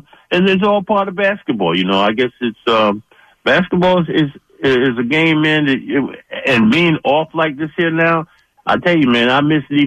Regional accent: Brooklyn, New York, United States; I'm coming from New York, from Brooklyn, and we dressed a little different.

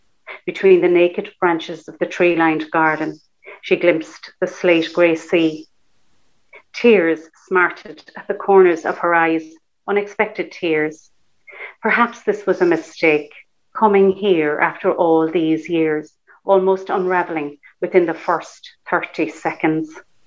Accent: Cork, Munster, Ireland; I'm from Cork City

